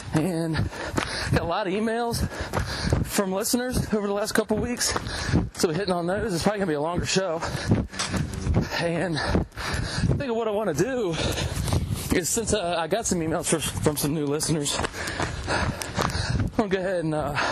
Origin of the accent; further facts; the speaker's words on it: Ashland, Virginia, United States; Live in Ashlyn, Virginia, which is affectionately known by locals as the center of the universe.